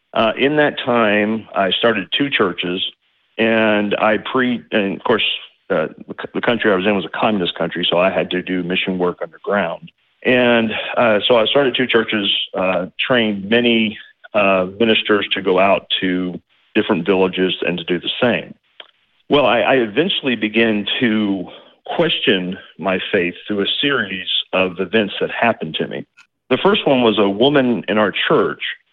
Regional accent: Texas, United States; I grew up in Texas.

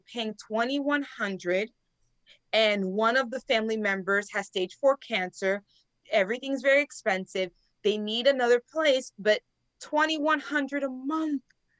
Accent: Miami, Florida, United States; also born or lived in Los Angeles; Like I said, I born and raised in Miami, but I lived in LA, both very expensive places to live.

